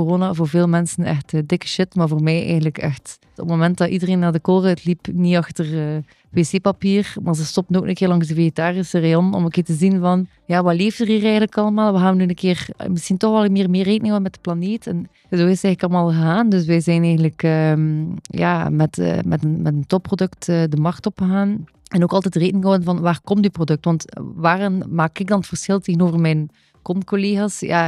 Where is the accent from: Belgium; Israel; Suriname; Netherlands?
Belgium; Lochristi, Flanders; now in Ypres, Belgium; ik ben 35 jaar, ik ben mama van twee kleine kinderen en ik ben eigenlijk afkomstig van Gent, van Locristie meer bepaald. Maar ik woon en werk nu in Ieper.